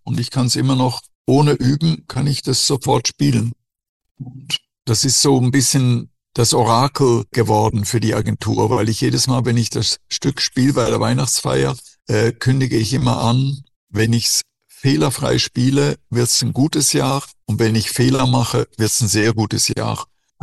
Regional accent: Switzerland; weil ich bin ja in der Schweiz groß geworden

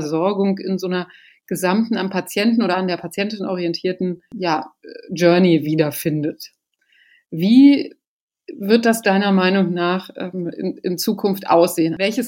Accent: Göttingen, Lower Saxony, Germany; ich komme aus Göttingen

